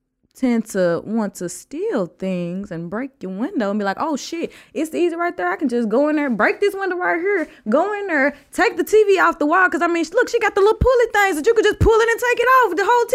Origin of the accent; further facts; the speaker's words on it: Forrest City, Arkansas, United States; also born or lived in South Central Los Angeles; I'm from Forest City, Arkansas. Forest City with two R's. Forest City, Arkansas.